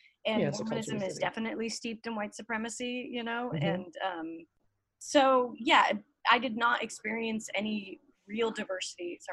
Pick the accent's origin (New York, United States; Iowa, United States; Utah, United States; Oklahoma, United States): Utah, United States; Salt Lake City; now in Los Angeles, United States; So growing up in Salt Lake was, you know, just extremely white, and I just didn't really, that's all I knew.